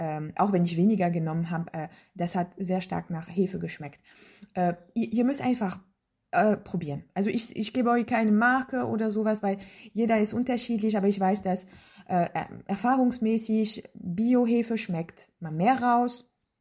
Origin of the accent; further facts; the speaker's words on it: France; Ich bin Französin, das geht noch gar nicht.